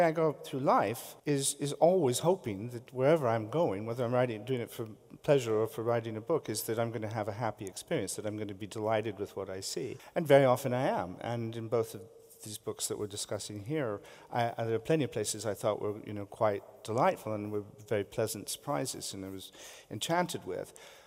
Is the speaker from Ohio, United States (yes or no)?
no; Des Moines, Iowa, United States; You know, I come from Des Moines. Somebody had to. I come from Des Moines, and it's not at all hard to find people who in America who mispronounce it.